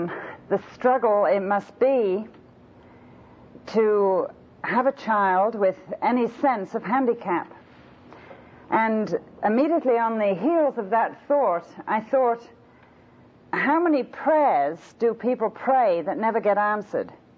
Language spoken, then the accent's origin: English; Liverpool, North West England, United Kingdom; also born or lived in Lake District; Now, I grew up in the Lake District until the war was over, and then we came back to our home in Liverpool.